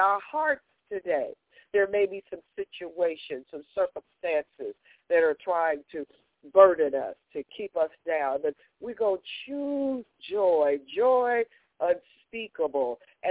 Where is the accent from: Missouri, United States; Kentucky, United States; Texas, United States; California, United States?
Texas, United States; You know, I'm from Texas, and I understand the best fruit, the juiciest fruit, the most nutritious fruit comes from the valley.